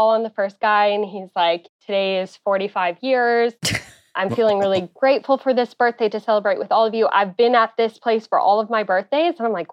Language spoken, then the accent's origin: English; Ottawa, Ontario, Canada; I'm from Ottawa, Canada.